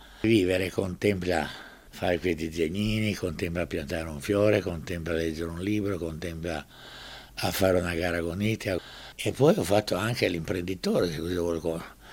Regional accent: Dubrovnik, Dubrovnik-Neretva County, Croatia; born there; E sono nato a Ragusa, quello che adesso viene chiamato Dubrovnik, ma quando sono nato io, sulle carte geografiche, era ancora Ragusa.

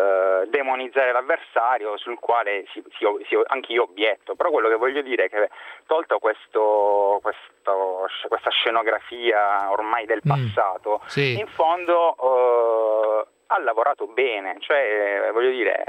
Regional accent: Apulia, Italy; parlo da pugliese

